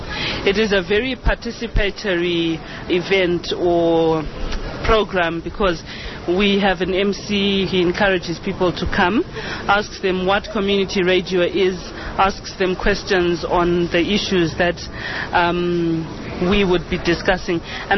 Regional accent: Zimbabwe; I am from Zimbabwe.

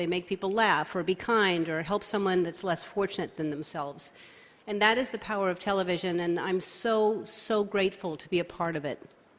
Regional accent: New Orleans, Louisiana, United States; born there; I was born in New Orleans in 1958, January 26.

